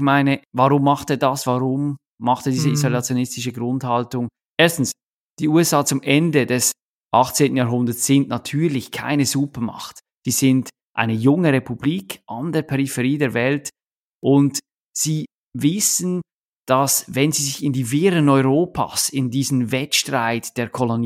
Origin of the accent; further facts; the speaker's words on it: Switzerland; kennen wir als Schweizer